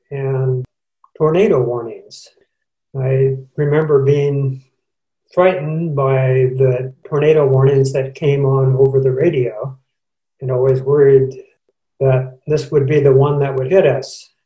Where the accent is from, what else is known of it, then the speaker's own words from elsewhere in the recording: Langdon, North Dakota, United States; I was born in North Dakota. My father was a pastor in a small Mennonite church, and I lived in the northeastern corner of North Dakota for the first 6 years of my life.